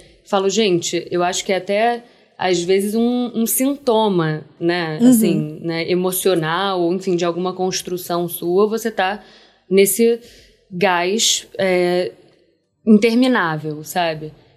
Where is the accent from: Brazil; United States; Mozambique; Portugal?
Brazil; Rio de Janeiro; born there; eu tenho uma relação com o Rio que também é muito própria, porque é onde eu nasci, onde está minha família e tal.